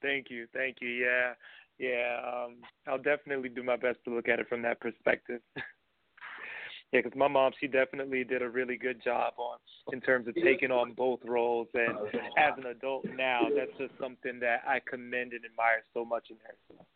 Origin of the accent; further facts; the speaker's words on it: Miami, Florida, United States; I was born and raised in Miami, Florida. Grew up with a really, really, really large family.